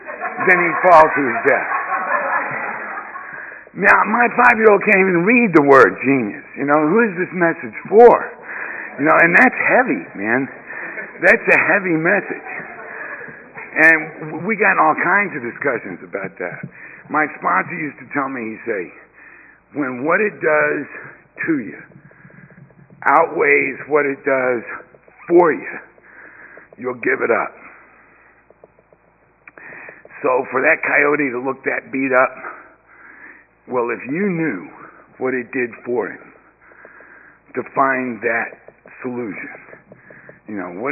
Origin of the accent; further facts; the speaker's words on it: Beaumont, Texas, United States; I'm from Beaumont, Texas originally. Beaumont is 90 miles east of Houston. It's about where I'm from in Beaumont. It's about 4 miles from Louisiana state line.